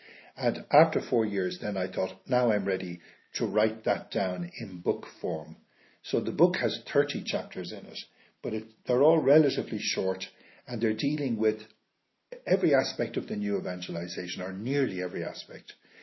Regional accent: Dublin, Leinster, Ireland; I'm from Clontarf, and I feel exiled here now at the moment in Blackrock on the south side.

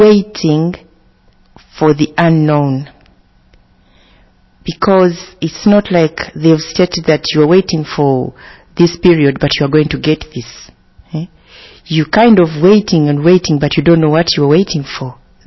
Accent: Uganda; now in Ireland; I came from Uganda. I had problems with Uganda government, and then I had to flee the country.

